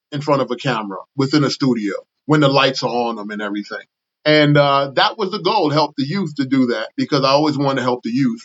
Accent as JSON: {"language": "English", "town": "Brooklyn", "region": "New York", "country": "United States", "tie": "born or raised there", "lives_now": "Washington, D.C. area, United States", "said": "I mean, I'm from New York, Brooklyn. That was where I was raised. I am Panamanian, but I was raised in Brooklyn, New York. And when I moved here, I tell everyone it did save my life."}